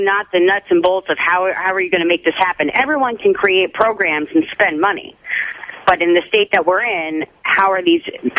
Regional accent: United States; you know, I'm an American and I want to see our country prosper.

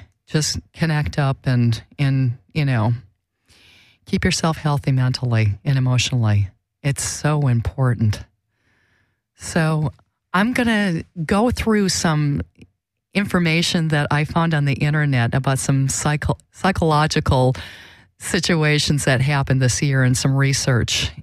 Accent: Midwest, United States; I mean, I'm from the Midwest and I definitely wanted to get out of there as soon as possible.

